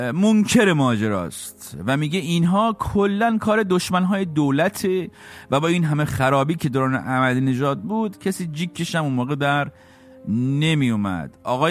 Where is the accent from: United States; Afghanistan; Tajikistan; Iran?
Iran